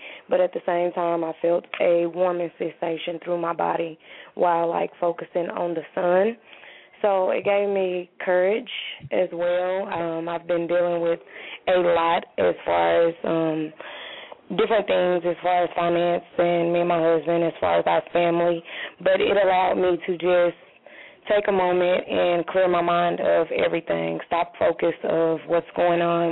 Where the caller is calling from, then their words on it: Atlanta, Georgia, United States; I'm calling from Atlanta, Georgia.